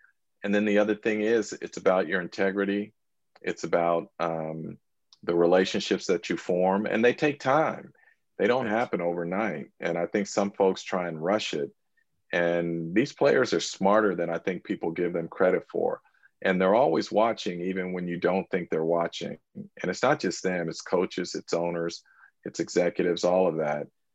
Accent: San Francisco, California, United States; I'm a San Francisco native. I was born in San Francisco.

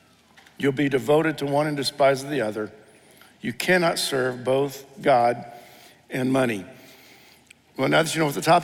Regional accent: Dayton, Ohio, United States; The Dayton Daily News, I grew up in Dayton, Ohio, and the Dayton Daily News would drop off papers at a certain location in the community

